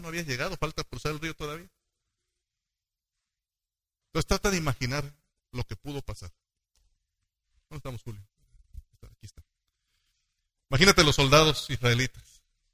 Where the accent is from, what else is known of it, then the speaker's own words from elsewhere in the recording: Mexicali, Baja California, Mexico; Yo soy de Baja California, de Mexicali, es el mismo cuadro, la Laguna Salada. Un desierto, desierto, de veras, pura arena